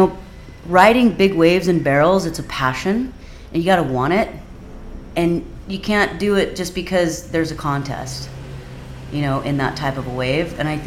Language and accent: English; Kauai, Hawaii, United States; because I grew up on Kauai and I grew up with the Kauai boys, and that's what I was used to doing